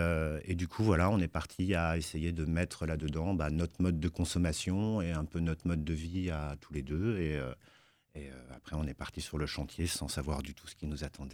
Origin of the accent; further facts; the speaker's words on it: Grand Est, France; Je viens de Meuse et je suis arrivée à la fac.